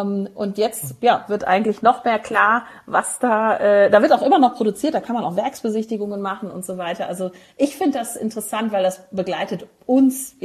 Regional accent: Frankfurt, Hesse, Germany; born there; aus Frankfurt, wo ich geboren bin

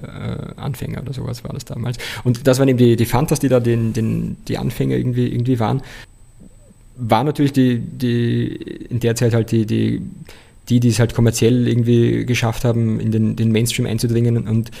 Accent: Austria; bei uns in Österreich

